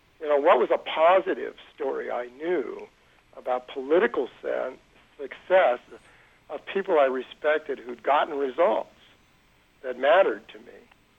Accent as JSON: {"language": "English", "region": "California", "country": "United States", "tie": "born or raised there", "said": "When I was young, growing up in California, we had one of the greatest public school systems in the country"}